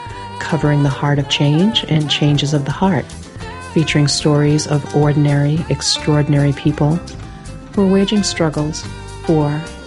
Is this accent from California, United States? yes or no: no; Maine, United States; Welcome and greetings to you in my native language. I'm coming to you from my home in the Dawn Land in Bunawabskik Territory, in and along the shores of the beautiful Penobscot River in central Maine.